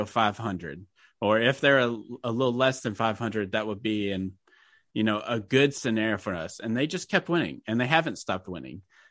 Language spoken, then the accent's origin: English; Memphis, Tennessee, United States; But if you still made it this far, we are from Memphis.